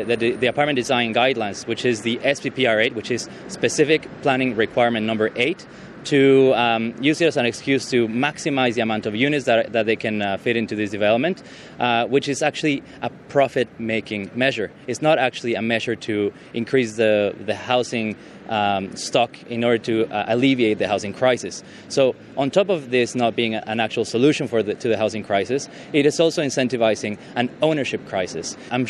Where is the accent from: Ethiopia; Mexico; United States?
Mexico; Mexico City; I'm actually from Mexico City, and in Mexico City, we have buildings that are 60 stories high.